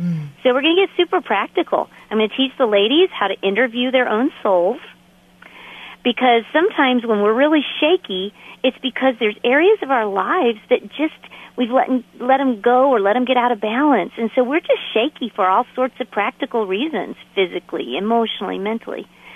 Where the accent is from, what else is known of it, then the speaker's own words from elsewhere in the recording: Florida, United States; I grew up in Florida